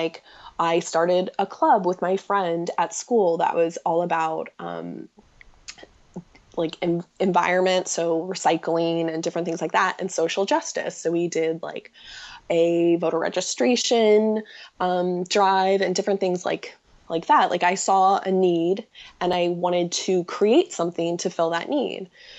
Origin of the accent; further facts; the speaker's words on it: Midwest, United States; So I'm a girl from the Midwest.